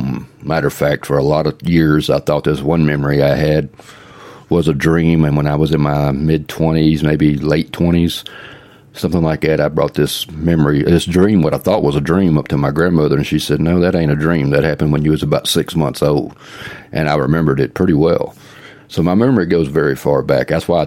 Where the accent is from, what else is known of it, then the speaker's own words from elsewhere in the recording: Marietta, Georgia, United States; also born or lived in Dallas, Georgia / Douglasville; But I actually lived in Marietta when I first grew up as a child, till I ended up moving to Douglasville